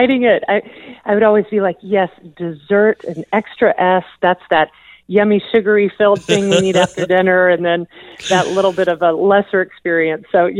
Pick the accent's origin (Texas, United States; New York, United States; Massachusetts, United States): Texas, United States; Katy; also born or lived in Houston; You know, from the earliest of ages, I was born in Houston and lived in Katy, Texas.